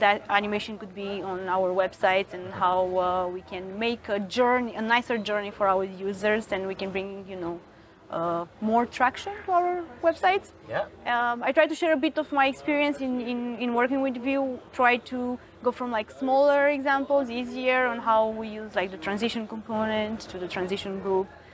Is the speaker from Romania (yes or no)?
yes; Romania; now in France; I'm originally from Romania, but I live in France, in south of France, not Paris.